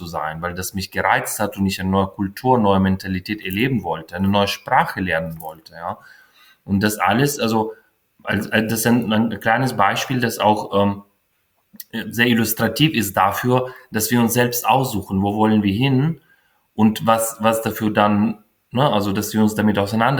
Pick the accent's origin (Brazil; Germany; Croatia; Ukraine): Ukraine; also born or lived in Soviet Union; ich bin in der Sowjetunion geboren, Anfang der 80er Jahre. Als ich 10 Jahre alt war, dann dürfte ich bereits eine neue Identität erleben. Ja, ich bin dann von einem sowjetischen Kommunistenkind bin ich zu einem unabhängigen ukrainischen Bürger geworden